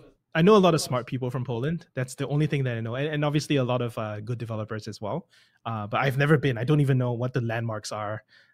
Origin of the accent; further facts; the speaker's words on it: Singapore; first language English; So Singapore, you know, I come from Singapore. I don't come from the US. Out of all the Southeast Asian countries, Singapore intentionally decided to make everybody learn English and speak it as a first language.